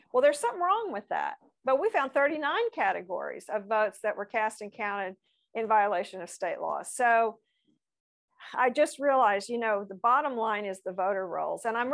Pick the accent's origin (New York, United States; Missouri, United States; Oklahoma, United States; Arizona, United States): Oklahoma, United States; I mean, when I was growing up in Oklahoma, there was the statute said